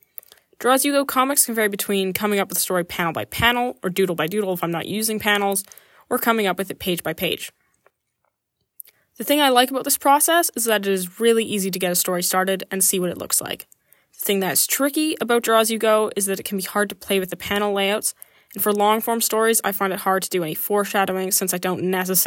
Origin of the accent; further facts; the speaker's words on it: Calgary, Alberta, Canada; born there; I was born in Calgary, Alberta, and I've been making art since I was a toddler.